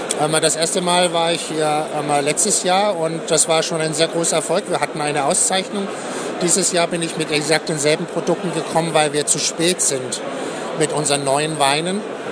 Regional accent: France; German is a second language; now in Finland; man wird als Franzose geboren und wenn man in dem Kontext in einem Weinhaushalt, Weinbauerhaushalt aufwächst, dann kriegt man das mit.

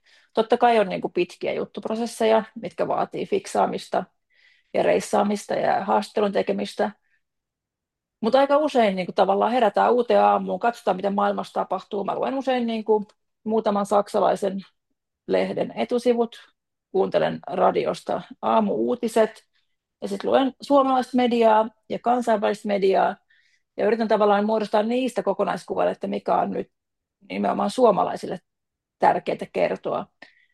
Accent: Espoo, Uusimaa, Finland; Joo, mä opiskelin siis yläasteella, mä oon Espoosta kotoisin

